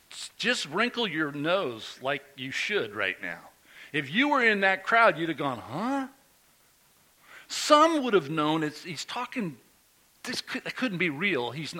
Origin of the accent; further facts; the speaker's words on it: United States; I'm American. I should know this thing, you know?